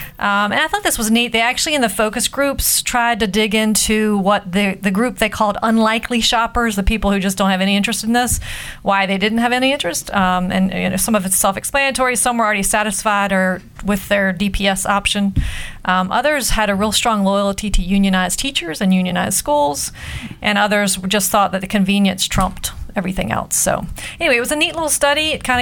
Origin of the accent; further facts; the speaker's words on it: Virginia Beach, Virginia, United States; I did crash into my hometown.